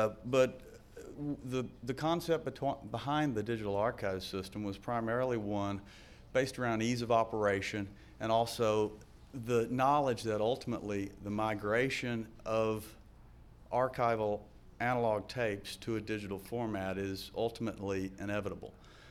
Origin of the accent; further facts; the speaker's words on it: Southern United States, United States; I am from the South. And so for those of you who have a problem with the accent, I believe the hotel does provide an interpreter